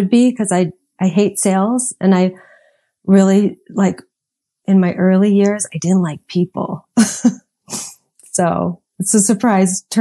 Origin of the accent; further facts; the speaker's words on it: Phoenix, Arizona, United States; I grew up in the Phoenix area. So my parents had restaurants.